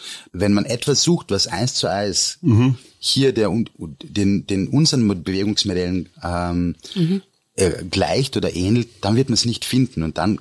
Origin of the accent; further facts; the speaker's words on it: Vienna, Austria; es ist mir als Österreicher oftmals passiert in Japan